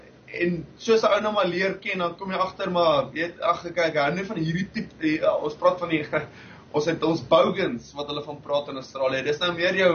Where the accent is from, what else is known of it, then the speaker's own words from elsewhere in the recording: Free State, South Africa; ek kom van die Vrystaat af